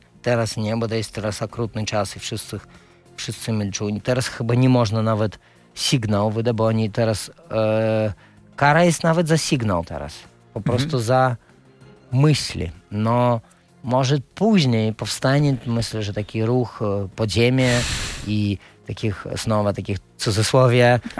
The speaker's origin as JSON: {"language": "Polish", "region": "Siberia", "country": "Russia", "tie": "born or raised there", "moved": "yes", "said": "bo ja na przykład wychowałem się w radzieckim stanie."}